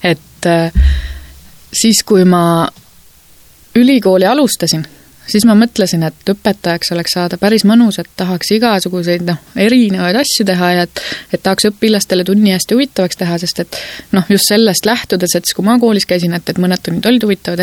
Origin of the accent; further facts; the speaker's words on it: Tallinn, Harju County, Estonia; also born or lived in Tartu; now in Kuressaare, Estonia; olen pärit Tallinnast tegelikult. Ja sündisin Tallinnas ja käisin lasteaias seal ja koolis ja elasin seal nii kaua, kuni läksin Tartu ülikooli. Ja peale Tartut tulin siia Kuressaarde.